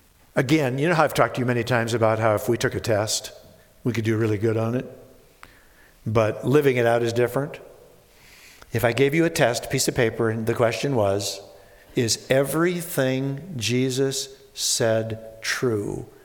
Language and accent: English; Minnesota, United States; Now I say pop because I was born and raised in Minnesota.